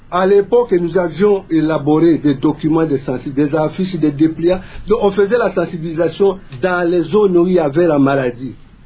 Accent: DR Congo; il y a eu plus ou moins 414 cas, dont 380 cas chez nous, en République démocratique du Congo

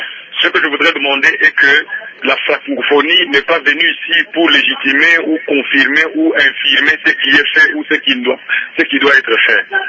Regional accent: DR Congo; Parce que tous nous sommes Congolais

